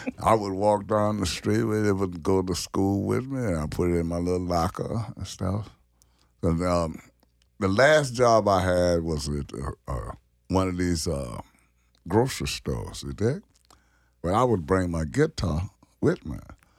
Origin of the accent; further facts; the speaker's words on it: Louisiana, United States; I grew up in the Garden District up on Durbany, between First and Second.